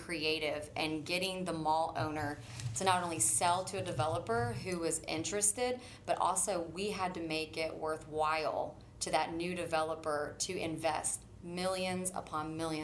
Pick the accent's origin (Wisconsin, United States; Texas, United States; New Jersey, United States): Texas, United States; Spring; now in Baytown, United States; I grew up in the Spring and Woodlands area, and I remember when I first told my family, I was going to move to Baytown